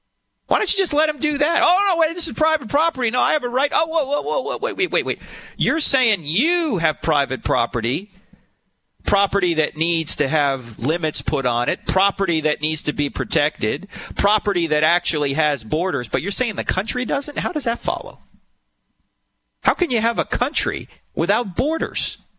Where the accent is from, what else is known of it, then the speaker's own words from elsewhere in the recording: New Jersey, United States; And I'm originally from New Jersey, so WMCA I used to listen to.